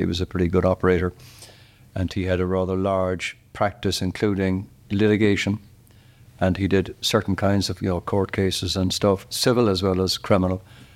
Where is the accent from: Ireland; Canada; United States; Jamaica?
Ireland; Cork, Munster; I'm from Cork, Kilgrey Park, Magazine Road, not too far from Wissau UCC.